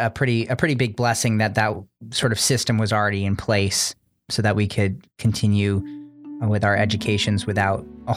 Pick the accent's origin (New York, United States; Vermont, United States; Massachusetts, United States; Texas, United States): Vermont, United States; Yeah, so I grew up in Vermont, a fairly big family.